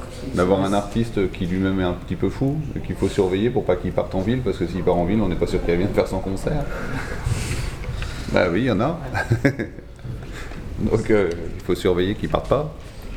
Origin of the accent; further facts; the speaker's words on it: Bourges, Centre-Val de Loire, France; born there; je suis né à Bourges